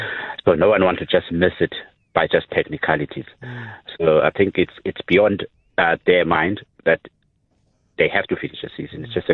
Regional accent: South Africa; We don't have to hide behind coronavirus not to be active as South African citizens.

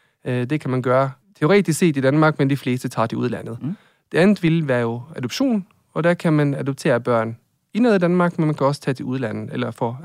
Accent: Norway; Og jeg er 35 år. Jeg er fra Norge.

